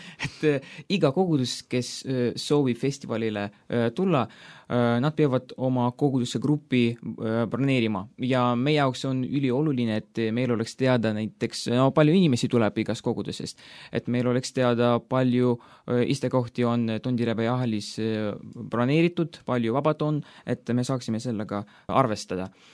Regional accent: Narva-Jõesuu, Ida-Viru County, Estonia; also born or lived in Tallinn; Ma olen sündinud Tallinnas, aga kogu minu elu ma elan Narva Jeesus. See on Ida-Virumaal. Ma olen kristlikust perest.

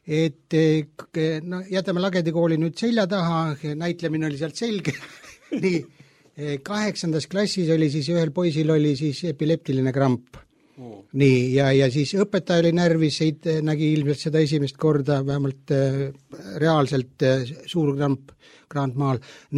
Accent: South Estonia, Estonia; tegelikult ma olen Lõuna-Eestist pärit ja mulgima päritolu, et nii nagu öeldakse, et isa oli mulk ja ema oli mulk, kus mina ka.

